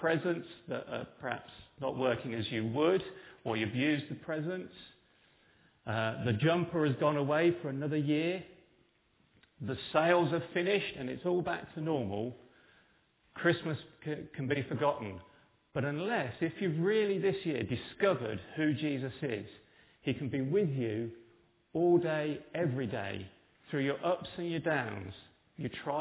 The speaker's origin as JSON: {"language": "English", "region": "Yorkshire and the Humber", "country": "United Kingdom", "said": "I come from North Yorkshire, where my mum comes from"}